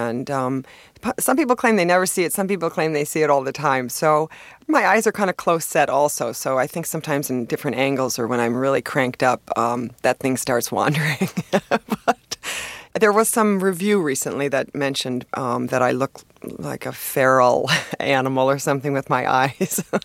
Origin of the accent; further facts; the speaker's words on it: Milwaukee, Wisconsin, United States; Yeah, we had one TV in the house. I grew up in Milwaukee